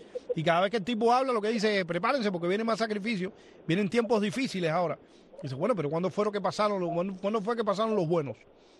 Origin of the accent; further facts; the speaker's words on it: Cuba; moved away; yo vine en balsa de Cuba, fíjate.